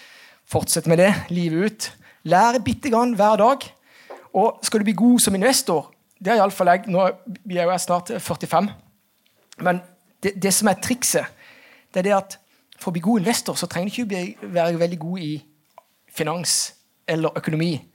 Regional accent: Southern Norway, Norway; Jeg er jo født og oppvokst i Bibelbeltet. Jeg er ikke religiøs

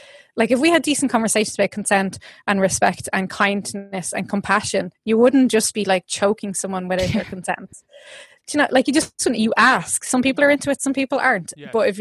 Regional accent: Ireland; And as Irish people, we're really good at that.

